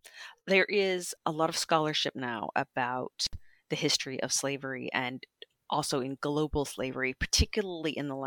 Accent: United States; As an American, we get taught things like, you know, when George Washington died, he freed his slaves in his will.

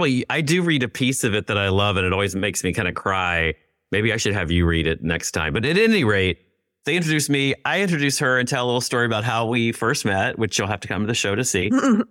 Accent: West Virginia, United States; I'm from West Virginia and she's in Northern Virginia.

